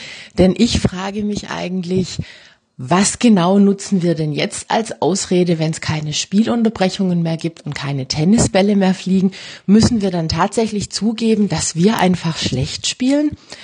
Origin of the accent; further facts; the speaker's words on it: Stuttgart, Baden-Württemberg, Germany; ich komme aus Stuttgart.